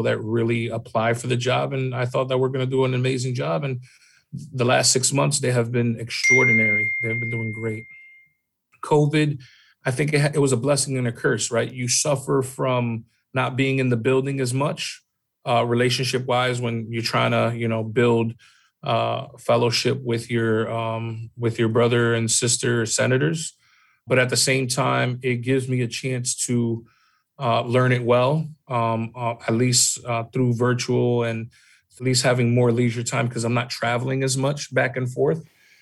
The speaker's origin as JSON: {"language": "English", "country": "United States", "tie": "born or raised there", "said": "But I think, you know, growing up in America with the different issues that are before us"}